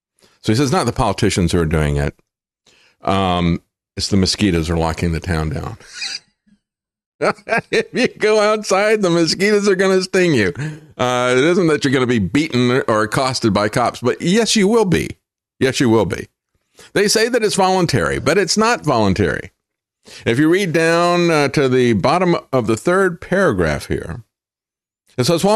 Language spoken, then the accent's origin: English; Florida, United States; when I grew up in Florida, that's one thing Florida's got, and that is mosquitoes.